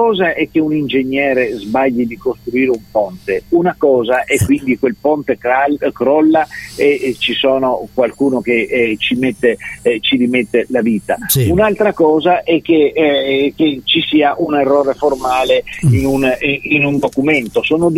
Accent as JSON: {"language": "Italian", "town": "Trieste", "region": "Friuli-Venezia Giulia", "country": "Italy", "said": "Io sono di Trieste, a 80 chilometri"}